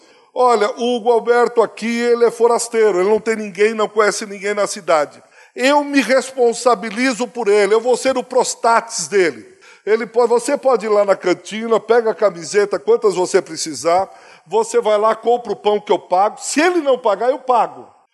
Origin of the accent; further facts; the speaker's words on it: São Paulo, Brazil; Eu venho de São Paulo. Nós temos lá pequenos grupos que chamamos de confrarias.